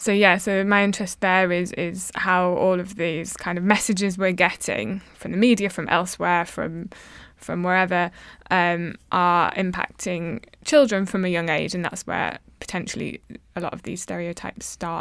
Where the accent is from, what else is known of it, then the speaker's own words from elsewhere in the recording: Yorkshire and the Humber, United Kingdom; accent: Yorkshire; partly because I'm from Yorkshire myself and now my Yorkshire accent's coming out because I'm talking about being from Yorkshire